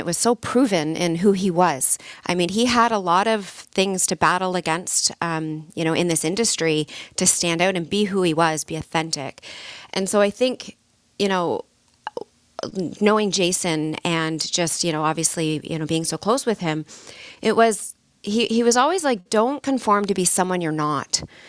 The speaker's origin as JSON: {"language": "English", "region": "Ontario", "country": "Canada", "said": "And even though I'm from Ontario and all my family's there, I, you know, really established some deep roots here."}